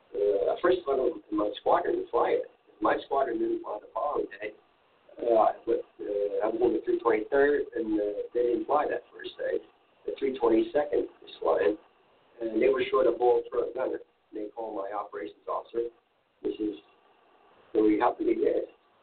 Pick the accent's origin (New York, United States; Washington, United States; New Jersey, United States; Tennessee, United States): New Jersey, United States; Long Branch; also born or lived in Asbury Park; I was born in Asbury Park, New Jersey. And my dad was from Long Branch, and my mother was from Asbury Park. And after I was 10 months old, I moved to Long Branch.